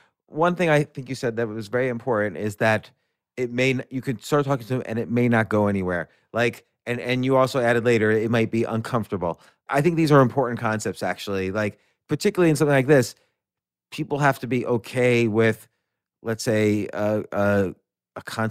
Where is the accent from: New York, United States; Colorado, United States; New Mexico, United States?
New York, United States; New York City; I was born in New York City. I grew up around there, but I came back to New York City as an adult with a job